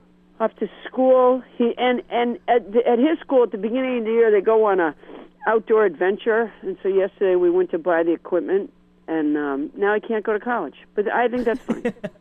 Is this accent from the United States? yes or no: yes; Sudbury, Massachusetts, United States; I'm from Sudbury, Massachusetts, which is a small, you know, I would say colonial town